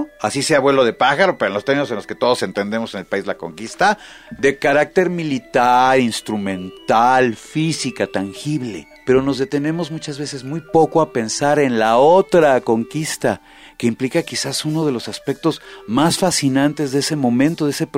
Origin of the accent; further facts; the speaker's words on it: Mexico; vertiente fascinantísima de la construcción de nuestra identidad, de la forma en la que nos comprendemos como mexicanos.